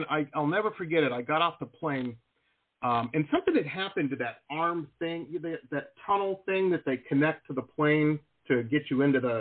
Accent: Detroit, Michigan, United States; also born or lived in Denver; You know, I grew up in Metro Detroit. It was a big lake, but there wasn't any ocean.

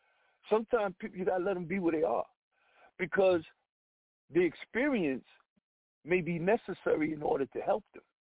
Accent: New Jersey, United States; I'm from New Jersey. I'm in Virginia

